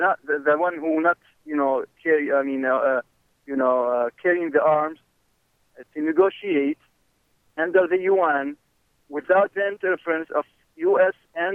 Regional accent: Iraq; English is a second language; I'm original from Iraq. I don't want a Taliban next to Iraq.

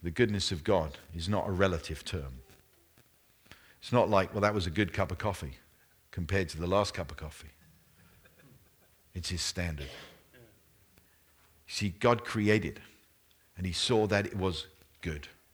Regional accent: United Kingdom; And I'm a Brit.

